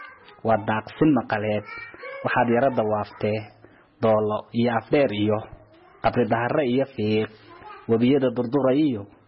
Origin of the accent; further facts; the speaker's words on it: Djibouti; waxan ka imid dalka jamhuuriyadda Djibouti